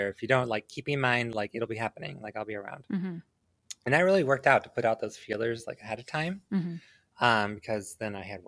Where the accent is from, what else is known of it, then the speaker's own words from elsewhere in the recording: Detroit, Michigan, United States; I was born in Detroit, actually born in Detroit, the city proper. I live in the suburbs now, as do a lot of people, but I was actually born here.